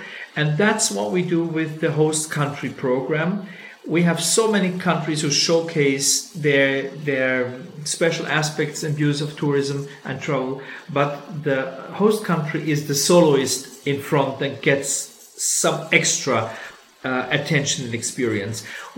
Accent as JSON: {"language": "English", "country": "Switzerland", "said": "And the range goes from tiny states like Switzerland, my home country, or Liechtenstein"}